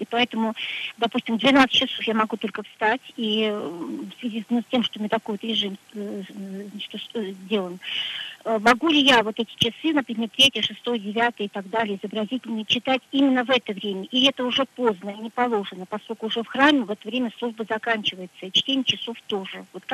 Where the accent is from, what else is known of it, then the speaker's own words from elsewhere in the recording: Moscow Oblast, Russia; я из Подмосковья.